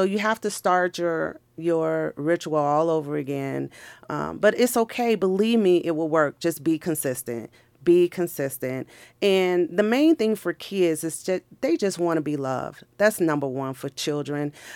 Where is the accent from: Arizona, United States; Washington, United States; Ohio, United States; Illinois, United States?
Illinois, United States; Chicago; also born or lived in Missouri / Tennessee / Texas; I'm originally from Chicago. I went to school in the state of Missouri and left and went to Tennessee, was married and moved to Texas and now here.